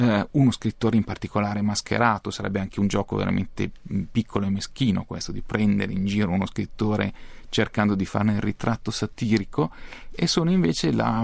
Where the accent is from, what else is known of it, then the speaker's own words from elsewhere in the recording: Vigevano, Lombardy, Italy; born there; now in Pavia, Italy; io sono nato a Vigevano, abito a Pavia